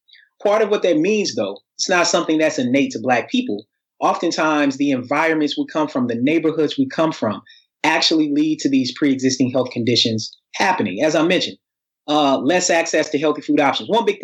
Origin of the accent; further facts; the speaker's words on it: Atlanta, Georgia, United States; also born or lived in Tennessee; I mean, I grew up in Atlanta. I'm from Tennessee.